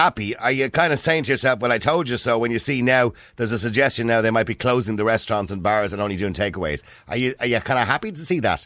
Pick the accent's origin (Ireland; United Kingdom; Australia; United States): Ireland; Dublin, Leinster; Well, I am from Dublin